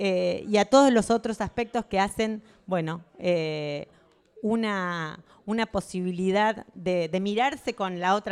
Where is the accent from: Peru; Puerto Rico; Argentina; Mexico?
Argentina; now in Barcelona, Spain; no solamente aquí en Barcelona, en España, y desde el otro lado del Atlántico, donde soy nativa, desde Argentina.